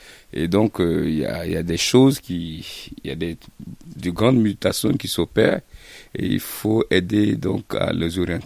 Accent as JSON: {"language": "French", "country": "Côte d’Ivoire", "tie": "born or raised there", "said": "Parce que moi, j'ai grandi aussi à l'époque en Côte d'Ivoire, parce que je suis originaire de la Côte d'Ivoire, dans un quartier un peu chaud."}